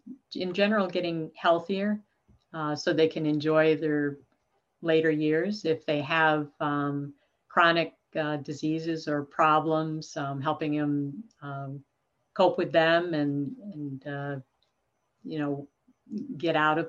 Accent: New York, United States; I grew up in New York State with six brothers. I was the only girl.

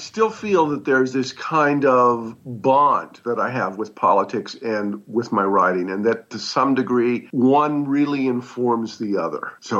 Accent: Montana, United States; your favorite place on Earth, Glacier National Park, you go about 60 miles east of there, and you've got my hometown. It was an oil boom and a railroad hometown.

